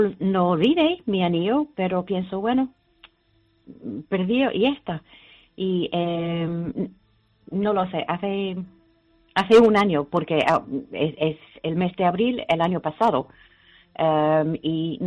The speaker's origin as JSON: {"language": "Spanish", "region": "England", "country": "United Kingdom", "second_language": "Spanish", "moved": "yes", "lives_now": "Spain", "said": "Soy inglesa, pero vive aquí en esta zona desde el año 87."}